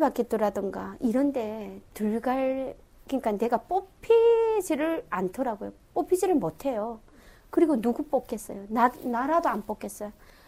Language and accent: Korean; North Korea; now in South Korea; 나는 북한 사람이다.